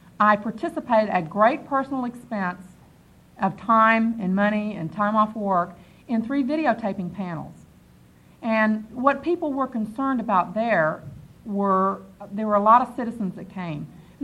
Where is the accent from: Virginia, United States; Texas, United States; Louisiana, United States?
Texas, United States; also born or lived in Alabama; I am from Texas originally, and I did spend 7 years in Alabama. And so that I have been here for 6 years, and it hasn't gone away